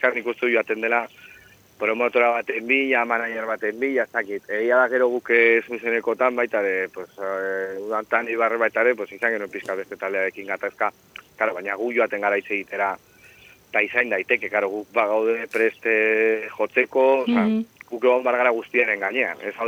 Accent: Pamplona, Navarre, Spain; gu Iruñakoa gara

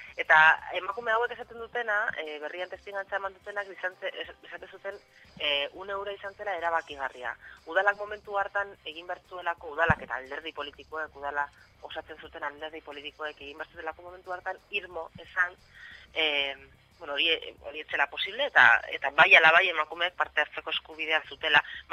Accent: Bilbao, Basque Country, Spain; now in San Sebastián, Spain; eta ni berez bilbotarra naiz, orain Donostin bizi naiz

